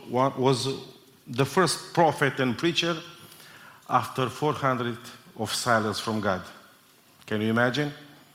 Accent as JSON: {"language": "English", "country": "Romania", "second_language": "English", "said": "I'm from Romania. I'm a Romanian minister."}